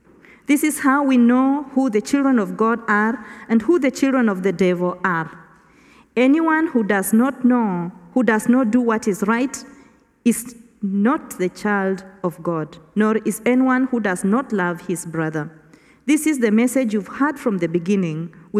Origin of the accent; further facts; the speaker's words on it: Kenya; I come from Kenya. Nairobi is the capital city of Kenya.